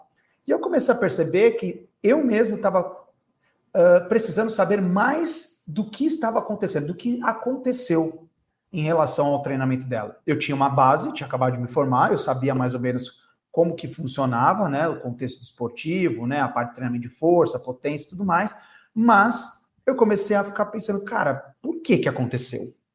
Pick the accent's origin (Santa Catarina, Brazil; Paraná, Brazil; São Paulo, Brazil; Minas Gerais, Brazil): São Paulo, Brazil; Santos; Aqui eu sou de Santos